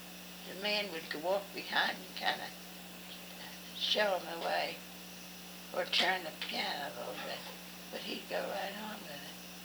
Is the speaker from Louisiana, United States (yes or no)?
no; New York, United States; born there; also born or lived in Bucks County, Pennsylvania; he was a butcher in New York. I was born in New York.